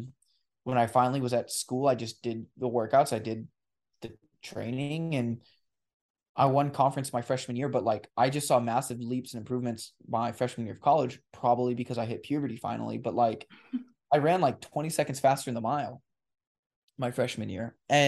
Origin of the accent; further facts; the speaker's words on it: La Grande, Oregon, United States; East. Do you know where LaGrande, Oregon is?